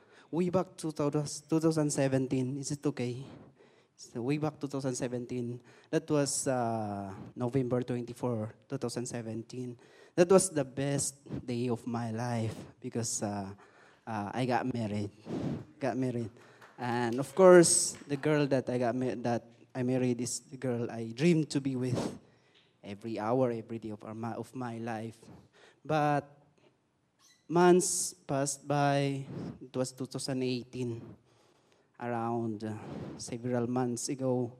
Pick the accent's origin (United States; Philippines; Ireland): Philippines; now in Japan; I am a Filipino, wanting to go to other country for a job, and it was my first time to come here in Japan.